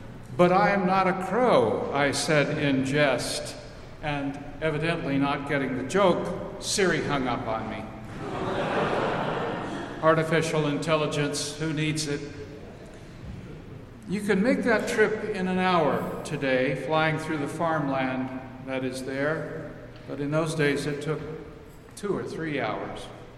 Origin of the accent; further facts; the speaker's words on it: Missouri, United States; When I was a kid growing up in Northwest Missouri, we would take occasional trips to Kansas City for certain occasions.